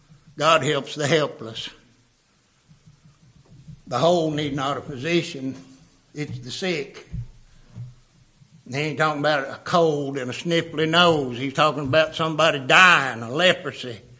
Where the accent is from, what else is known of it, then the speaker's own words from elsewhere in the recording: Kentucky, United States; I was raised in Kentucky. We got mountains up there. They're not hills, they're mountains.